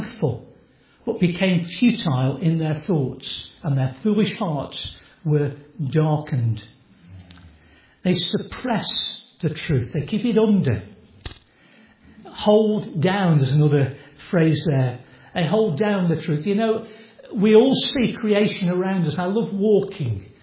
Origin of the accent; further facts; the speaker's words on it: Stoke-on-Trent, West Midlands, United Kingdom; I come from Stoke, as many as you do as well.